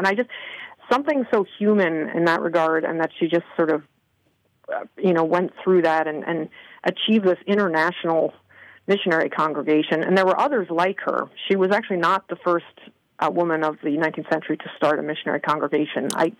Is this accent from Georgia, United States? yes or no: no; New York, United States; I'm from New York. I'm from New York.